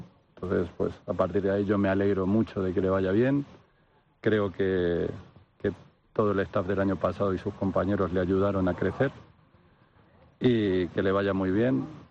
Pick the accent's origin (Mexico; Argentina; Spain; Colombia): Argentina; soy argentino y Kempe es uno de mis ídolos